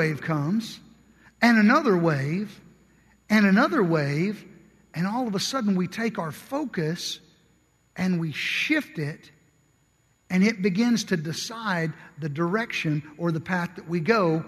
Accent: Kentucky, United States; now I'm from Kentucky.

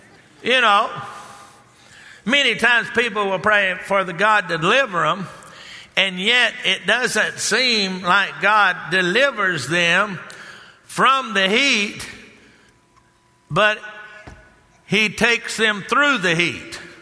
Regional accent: Texas, United States; Especially where I grew up down in Texas, because in the summertime, man, you got the air conditioner on in there.

